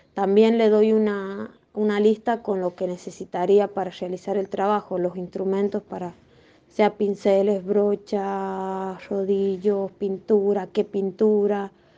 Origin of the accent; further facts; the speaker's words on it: San Juan, Argentina; en San Juan, soy sanjuanina y siempre me han aceptado